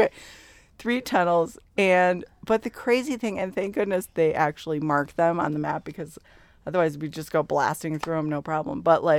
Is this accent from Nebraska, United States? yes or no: no; Colorado, United States; Well, I grew up in Colorado driving on a lot of windy, narrow mountain roads